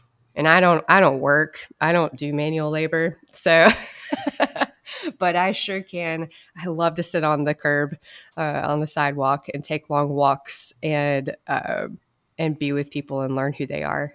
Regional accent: High Point, North Carolina, United States; I grew up mainly in High Point, North Carolina. I grew up going to a Quaker church named Springfield Friends Meeting

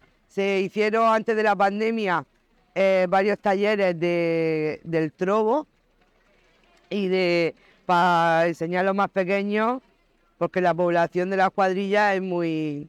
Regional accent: Galifa, Region of Murcia, Spain; De Galifa, soy de Galifa.

